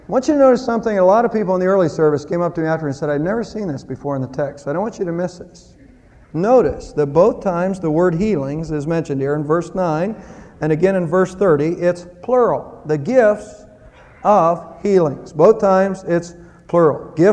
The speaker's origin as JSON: {"language": "English", "region": "Ohio", "country": "United States", "said": "But we're from Ohio, and she was on up there a lot."}